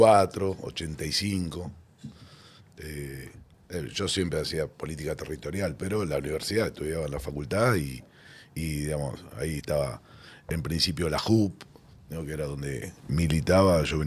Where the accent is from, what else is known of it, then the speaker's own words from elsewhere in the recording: Mataderos, Buenos Aires, Argentina; mi lugar donde nací, donde me crié, donde todavía tengo la mayoría de mis amigos, donde cada fin de semana, siempre los sábados voy y comparto. Sí, a ver, se dice Mataderos, nací en Mataderos, porque nací en Mataderos